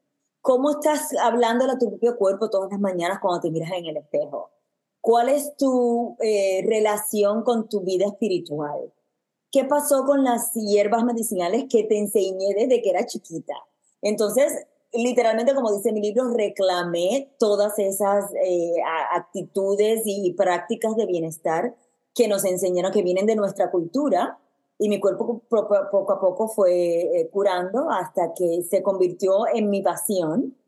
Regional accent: Puerto Rico; moved away as an adult; now in New York, United States; nací y me crié en Puerto Rico, estudié música, que es mi primer amor. Me mudé a Nueva York a hacer una maestría o un grado posgrado en música y negocio.

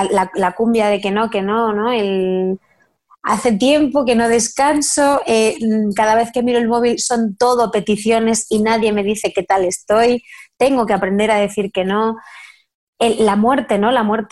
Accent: Albacete, Castilla-La Mancha, Spain; nací en Albacete, es la Castilla-La Mancha, la tierra del Quijote, está en el centro de España.

